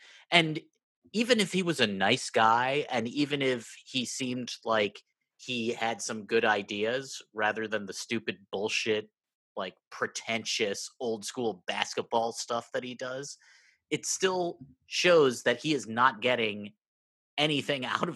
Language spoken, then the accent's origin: English; Midwest, United States; As a Midwesterner